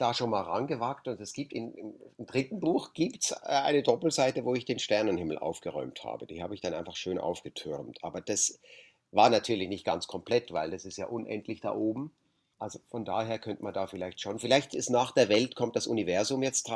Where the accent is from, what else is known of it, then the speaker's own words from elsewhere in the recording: Switzerland; Also in der Schweiz sind wir quasi, wir gehören zu denen, wir sind halt eben auch Schweizer. Und in Deutschland merken wir immer, wir sind ein bisschen die Exoten, die Schweizer, die jetzt nach Deutschland kommen. Und natürlich haben wir diesen Schweizer Akzent